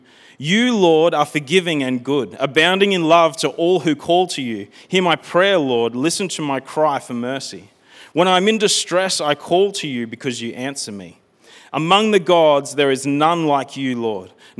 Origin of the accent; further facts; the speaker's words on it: Wagga Wagga, New South Wales, Australia; Growing up in Wagga Wagga